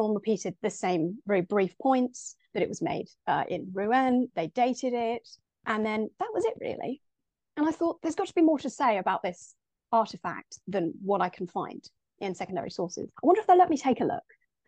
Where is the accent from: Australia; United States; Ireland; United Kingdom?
United Kingdom; Tunbridge Wells, South East England; now in Oxford, United Kingdom; I grew up in Tunbridge Wells in Kent, very near Hever Castle.